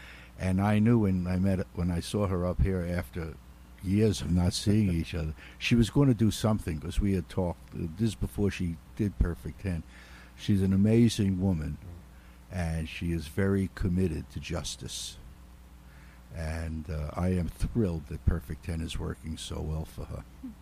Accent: New York City, New York, United States; I'm a refugee from New York City.

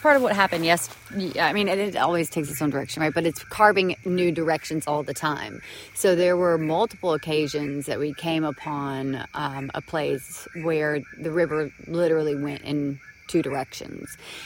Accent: Macon, Georgia, United States; I feel like this was in my backyard growing up in Macon

